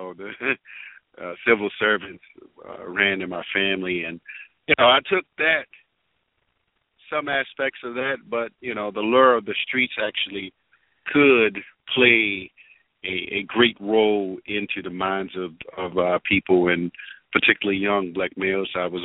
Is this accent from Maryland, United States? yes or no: yes; Baltimore, Maryland, United States; And so, and I was born and raised in Baltimore, to make a long story short.